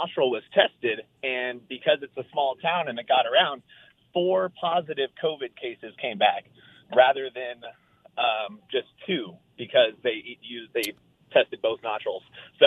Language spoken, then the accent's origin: English; Reno, Nevada, United States; So I'm from Reno, obviously, but my parents, they retired out to Eureka, Nevada